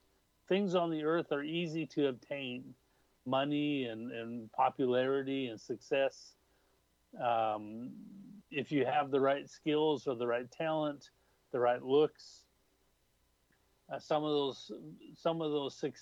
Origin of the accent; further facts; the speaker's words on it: Canada; that's one of the problems of being Canadian is, you know, Canadians know how to get along.